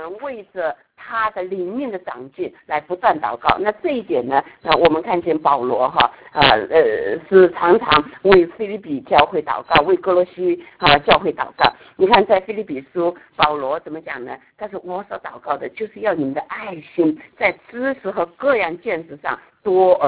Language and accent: Chinese; China; 我自己觉得我们是中国人哈